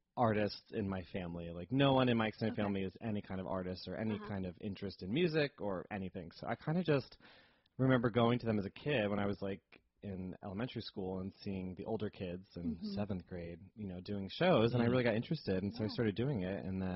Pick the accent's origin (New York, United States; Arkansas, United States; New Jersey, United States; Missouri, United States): New Jersey, United States; So I grew up in New Jersey and started doing theater at a young age.